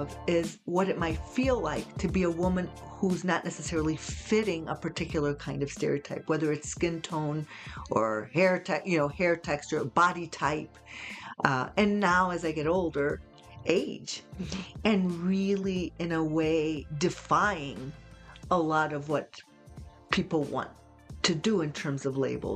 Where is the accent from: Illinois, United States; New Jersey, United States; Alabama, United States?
Illinois, United States; Chicago; now in Albuquerque, United States; Yeah, it's interesting because I came from Chicago, and I'm not trying to compare like Chicago to to Albuquerque